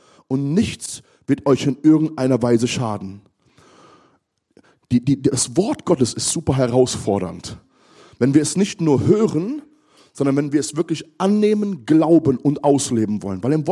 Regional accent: Germany; born there; und ich zähle mich mit dazu, ich bin hier in Deutschland geboren, dann kommen wir manchmal so mit unserer deutschen Demut.

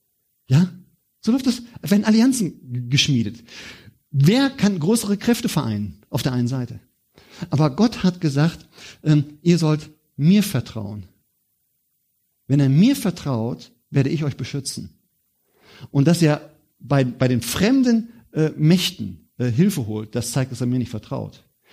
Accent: Germany; Das muss ich mir mal vorstellen, wir als Deutsche, wir sagen immer, nein, wollen wir nicht.

